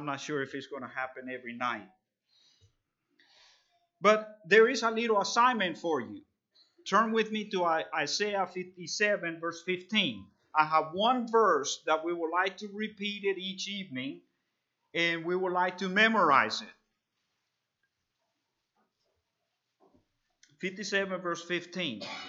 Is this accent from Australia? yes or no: no; El Salvador; moved away as an adult; now in Dublin, Georgia, United States; I come from Dublin, Georgia. That's a far away place. But I was born and raised in El Salvador, and there with our Beachy Amish Mennonite Church. And I was 20 years old whenever I moved to Dublin, Georgia, and I've been there ever since. Been there almost 16 years now.